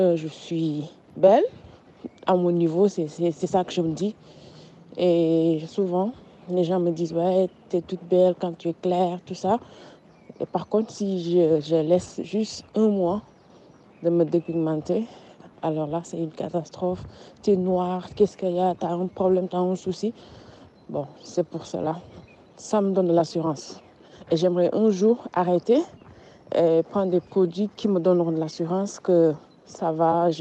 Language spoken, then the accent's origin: French; Senegal; je suis sénégalaise.